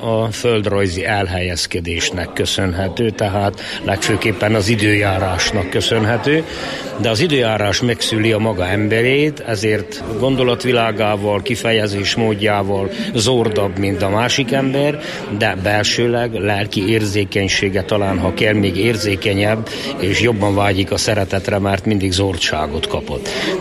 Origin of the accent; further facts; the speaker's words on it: Csíkszereda, Harghita, Romania; also born or lived in Csíkrákos / Ozsdola; Csíkszeredából jöttem. Születésileg, ahogy szokták mondani, a mi vidékünkön fél lábam csíkrákosi, vagyis felcsíki, a másik fél lábam pedig háromszéki, pontosabban ozsdolai.